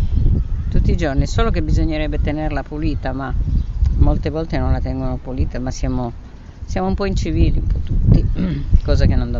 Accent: Cagliari, Sardinia, Italy; now in Turin, Italy; Viviamo a Torino e siamo di Cagliari, quindi siamo venuti a trovare sia i parenti e sia naturalmente Cagliari, che è bellissima.

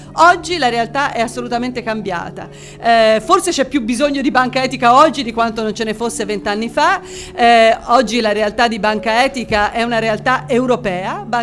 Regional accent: Rome, Lazio, Italy; Io vengo da Roma, ovviamente sono qui come consigliera d'amministrazione

